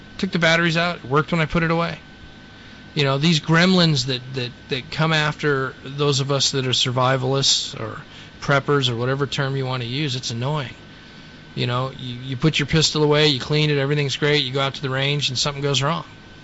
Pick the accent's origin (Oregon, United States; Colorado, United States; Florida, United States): Colorado, United States; I've hoed weeds and stuff as a kid growing up in Colorado in Weld County.